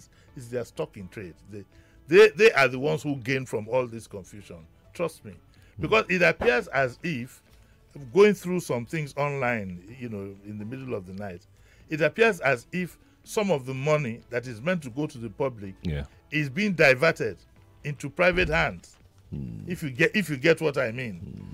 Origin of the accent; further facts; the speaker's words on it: Nigeria; You know, the people thinking sometimes, I'm sorry to say, because I'm a Nigerian too, like that reverend who said